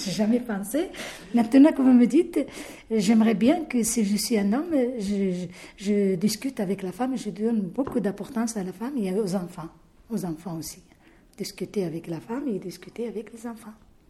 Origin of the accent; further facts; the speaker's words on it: Morocco; mon mari, il est algérien, moi je suis marocaine